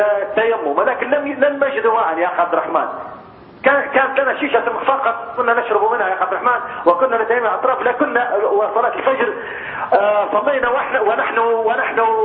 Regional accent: Libya; عندنا في ليبيا

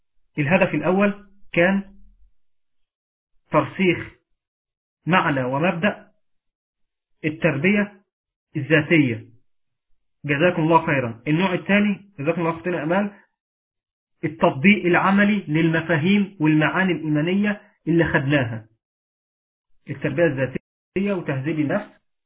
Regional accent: Egypt; وليكن زي ما عندنا في مصر حاجة اسمها كلية التجارة

